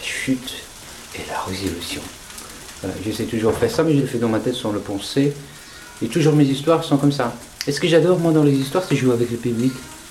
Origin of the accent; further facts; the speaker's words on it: Morocco; c'est une poudre blanche chez nous au Maroc qu'on utilise